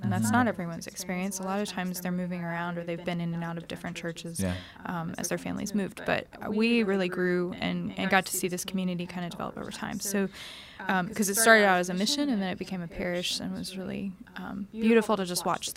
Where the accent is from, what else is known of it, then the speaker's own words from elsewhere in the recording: Bible Belt, United States; growing up in the Bible Belt, some denominations are very hostile towards Catholics